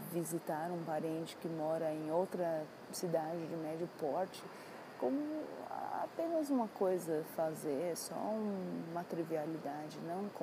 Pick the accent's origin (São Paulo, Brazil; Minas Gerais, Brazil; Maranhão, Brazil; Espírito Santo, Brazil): São Paulo, Brazil; now in São José do Rio Preto, Brazil; Eu não sou daqui, de São José do Rio Preto. Sou de São Paulo.